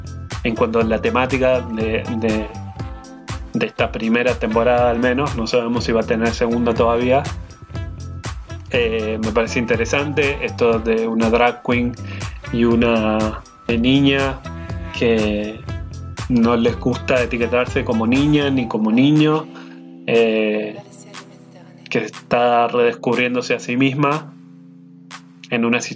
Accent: Argentina; nosotros como argentinos

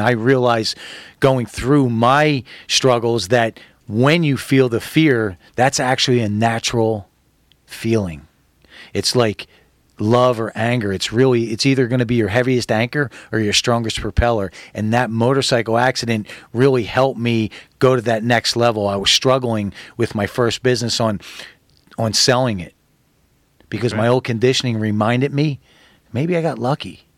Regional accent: Philadelphia, Pennsylvania, United States; In the first 18 months of my life, I was in an orphanage in North Philly. I'm from the East Coast.

